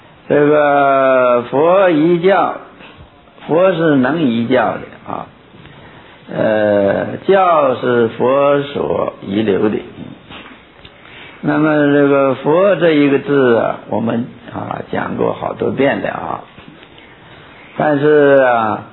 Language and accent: Chinese; China; 但是在我们中国人的汉人的习惯里，就是不愿意重复，越简略越好。